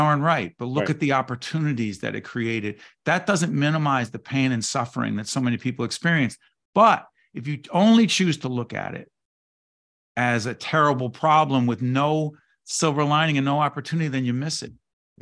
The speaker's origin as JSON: {"language": "English", "town": "Newark", "region": "New Jersey", "country": "United States", "tie": "born or raised there", "said": "Like I grew up in Newark, New Jersey, right?"}